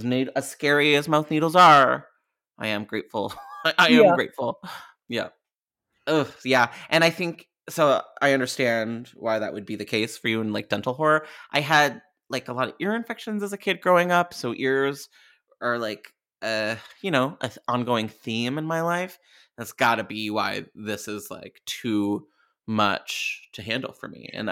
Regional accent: Canada; because I'm Canadian and it's in the contract.

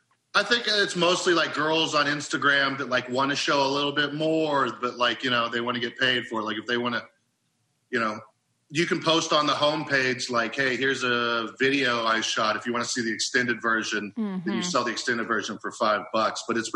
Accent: Oklahoma, United States; Like, come on, I'm from Oklahoma.

